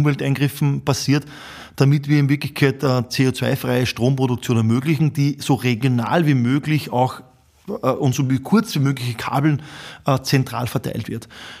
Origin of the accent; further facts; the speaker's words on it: Upper Austria, Austria; in so einem alten oberösterreichischen industriellen, wo ich herkomme, Land